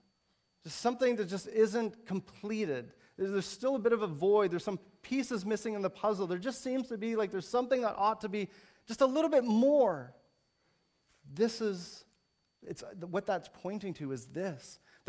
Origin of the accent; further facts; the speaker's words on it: Canada; I mean, I'm only Canadian